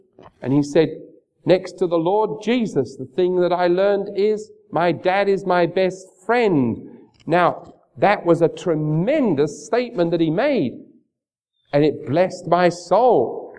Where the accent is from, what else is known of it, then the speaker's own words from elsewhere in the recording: England, United Kingdom; I said, how do you know I'm from England?